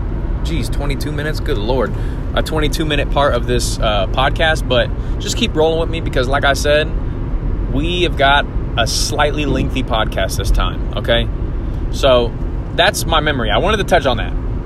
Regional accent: Terre Haute, Indiana, United States; I remember this one specific time that I was working at Monocle's Pizza in Terre Haute, Indiana, my hometown.

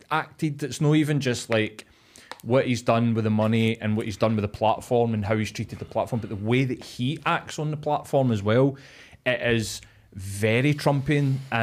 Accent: Glasgow, Scotland, United Kingdom; we are both from Glasgow, both, you know, middle-aged men, but in the same demographic

